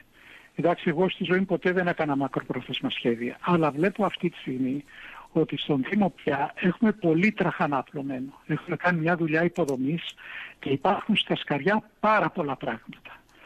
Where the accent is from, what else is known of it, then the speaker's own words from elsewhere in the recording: Chios, North Aegean, Greece; also born or lived in New York, United States; Εγώ είμαι χιώτης.